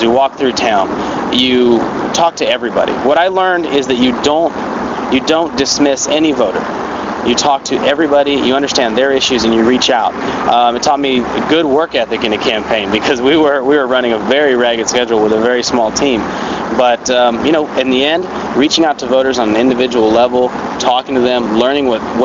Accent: El Paso, Texas, United States; especially in El Paso. We're on the brink of greatness in my hometown.

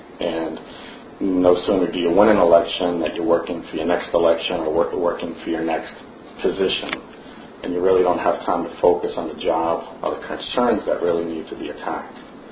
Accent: Boston, Massachusetts, United States; also born or lived in Orlando; now in Houston, United States; I grew up in Boston, lived in Orlando for 13 years. I've been in Houston for 4 years.

